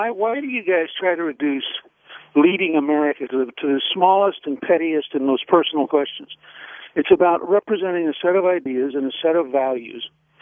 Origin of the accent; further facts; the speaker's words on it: Atlanta, Georgia, United States; Sure, I'm from Atlanta.